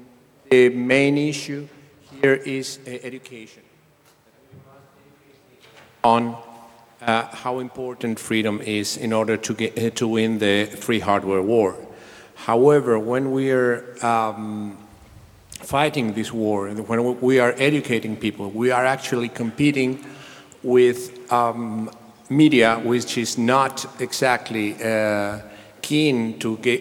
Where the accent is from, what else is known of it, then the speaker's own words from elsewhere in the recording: Argentina; English is a second language; I'm from Argentina, and I must apologize here for our government